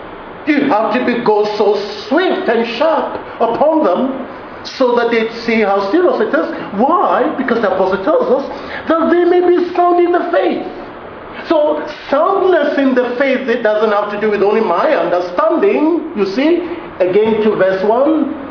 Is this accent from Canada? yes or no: no; Ghana; And you know, us all Ghanaians, we do this.